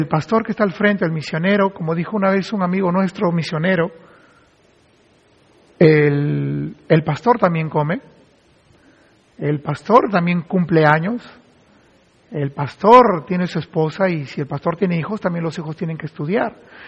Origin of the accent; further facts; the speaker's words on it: Peru; moved away as an adult; now in United States; nosotros venimos de Perú y fuimos invitados por la convención allá en Colorado y nosotros vinimos con una visa religiosa